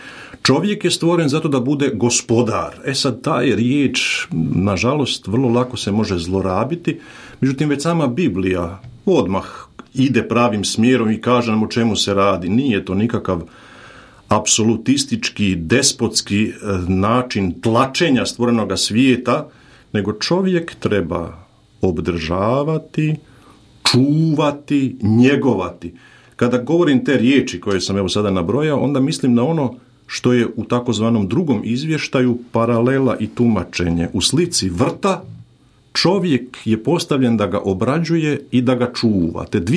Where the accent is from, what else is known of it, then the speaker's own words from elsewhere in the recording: Zagreb, City of Zagreb, Croatia; born there; also born or lived in Austria; Ja sam rođen u Zagrebu, onda sam odrastao, velik dio svoga školovanja sam proveo u Austriji, puni biblijski broj od 7 godina